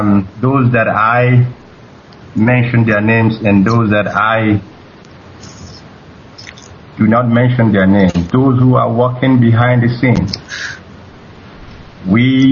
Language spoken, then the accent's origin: English; Nigeria; now in Switzerland; I am from Ihoma in Olu Biafra land.